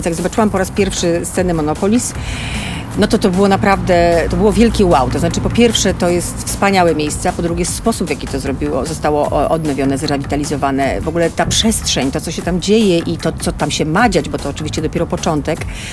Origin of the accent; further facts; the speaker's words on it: Warsaw, Masovian Voivodeship, Poland; ja jestem warszawianką i ja tu się urodziłam, tu zawsze mieszkałam, interesowałam się trochę historią miasta